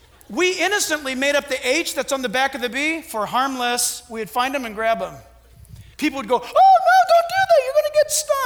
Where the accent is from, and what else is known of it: Orange County, California, United States; born or raised there